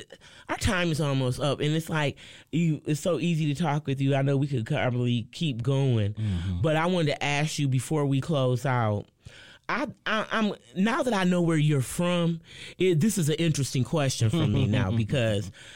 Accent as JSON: {"language": "English", "town": "Lansing", "region": "Michigan", "country": "United States", "said": "just like you, I'm from Lansing."}